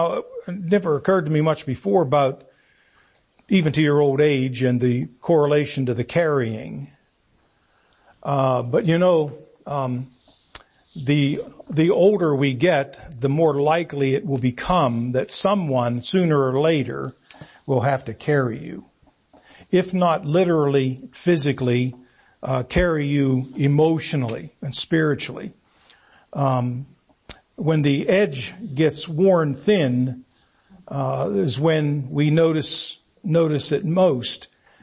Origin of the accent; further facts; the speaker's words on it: Natrona, Pennsylvania, United States; also born or lived in Freeport; born and raised in the Allakiskie Valley, Natrona, Freeport, never strayed out of the valley, left or right of the river much at all in my growing up years.